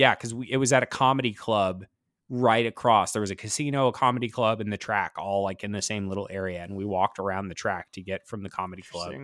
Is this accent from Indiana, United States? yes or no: yes; Indiana, United States; anyone that knows that we're from Indiana should know that it's Indianapolis 500 week